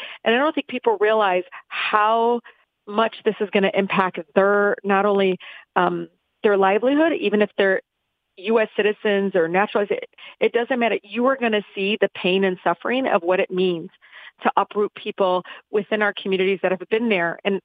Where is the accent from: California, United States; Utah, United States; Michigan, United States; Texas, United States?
Michigan, United States; Detroit; I grew up in Southwest Detroit, where I have 20 different ethnicities.